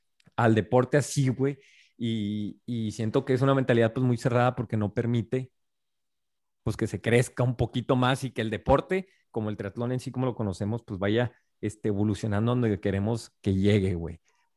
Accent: Mexico; Y lo veo mucho como mexicanos

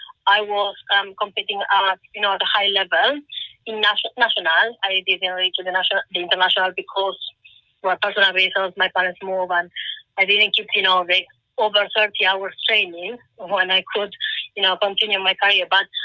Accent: Argentina; English is a second language; now in United Kingdom; I'm originally from Argentina

